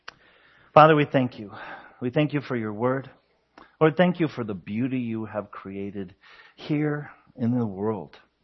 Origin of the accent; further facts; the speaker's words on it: Colorado, United States; Some of you know that we're from Colorado, and falls are beautiful in Colorado.